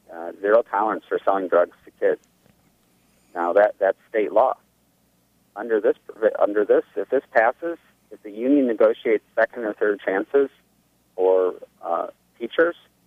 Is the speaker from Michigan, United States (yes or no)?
yes; Michigan, United States; You know, I come from from Southeast Michigan, very strong. All my family were union members in the private sector